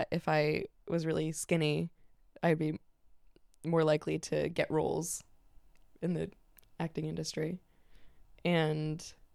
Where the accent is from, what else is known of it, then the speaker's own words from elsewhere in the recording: Vermont, United States; Because I'm from Vermont.